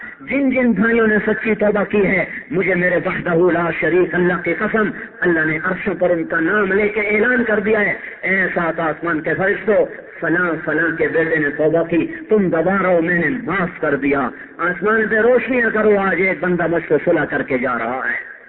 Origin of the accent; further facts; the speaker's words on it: Khanewal, Punjab, Pakistan; میرا ضلع خنوال ہے